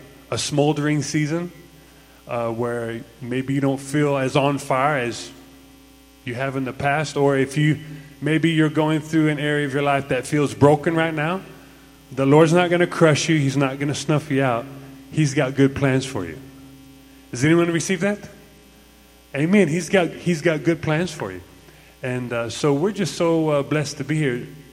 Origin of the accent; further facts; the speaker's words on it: Texas, United States; I just remember when I grew up in Texas where it's real flat. Not a lot of trees. Some trees, but not many trees. It's real flat. And that's where I lived most of my life.